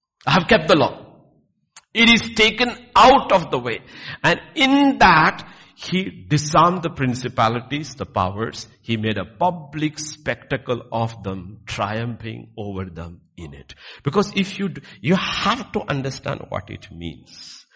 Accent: Kerala, India; first language ml; English is a second language; That's why I like the English translation better than our regional translation. In my mother tongue, it's called Dukkavelliyaazhcha, means mourning, sad Friday.

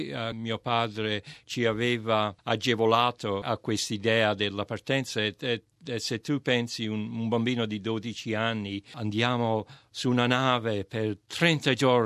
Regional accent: Ercolano, Campania, Italy; io vengo da Ercolano, 8 chilometri da Napoli

